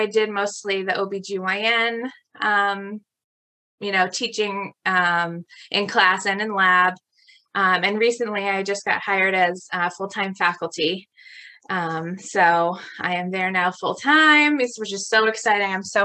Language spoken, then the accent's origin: English; Maine, United States; I am a sonographer from Maine.